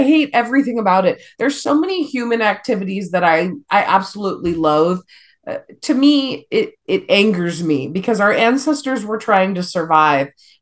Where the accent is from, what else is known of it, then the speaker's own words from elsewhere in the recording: Nevada, United States; And I'm from Nevada. In the desert, we don't have bugs.